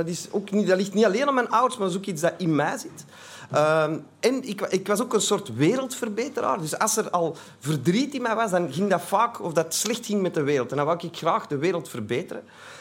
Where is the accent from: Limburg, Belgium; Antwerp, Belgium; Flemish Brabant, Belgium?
Antwerp, Belgium; Ik kom uit Antwerpen, hè, dat zult al horen, dus uit België.